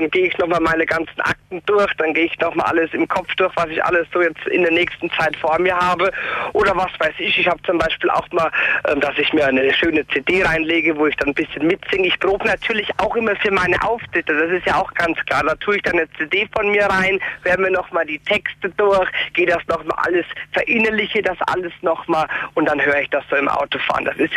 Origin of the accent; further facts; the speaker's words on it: Bavaria, Germany; als junger Mensch, ich komme aus Niederbayern, da probiert man manchmal ein paar blödsinnige Sachen aus